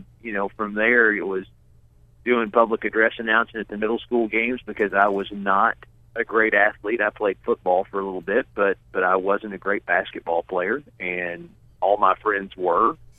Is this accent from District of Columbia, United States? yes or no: no; Tennessee, United States; I grew up in East Tennessee, and my dad and I were on a trip between Morristown and Newport, two little small towns in that third of the state